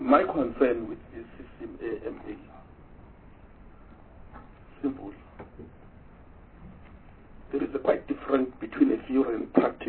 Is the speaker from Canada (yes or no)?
no; Mpumalanga, South Africa; And they ask us, because we're from Mpumalanga, if you talk in terms of Mpumalanga